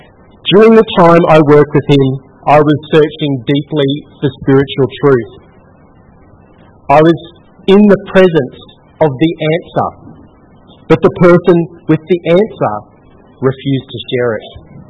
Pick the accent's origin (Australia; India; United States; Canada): Australia; Gympie, Queensland; I returned to my hometown of Gympie.